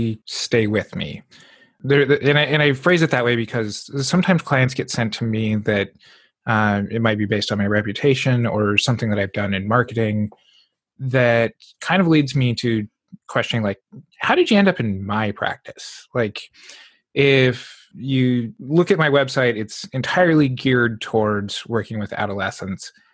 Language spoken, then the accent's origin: English; Montana, United States; this is part of owning where I grew up and growing up in Montana and coming from a very blue collar type culture